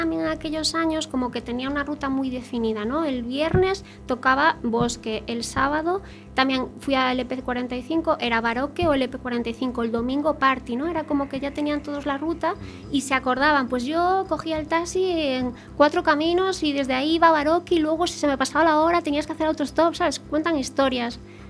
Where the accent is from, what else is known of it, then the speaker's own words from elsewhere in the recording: Combarro, Galicia, Spain; now in A Coruña, Spain; Yo no soy de aquí, soy de Combarro.